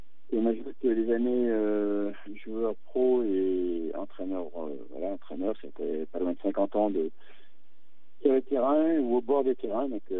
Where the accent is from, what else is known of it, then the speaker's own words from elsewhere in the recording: Montbrison, Auvergne-Rhône-Alpes, France; born there; Montbrison, ma ville natale